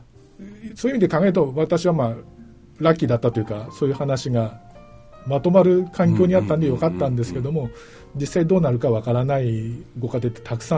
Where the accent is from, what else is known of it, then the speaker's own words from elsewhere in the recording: Takaoka, Toyama, Japan; 私もまあ高岡で生まれ育った長男で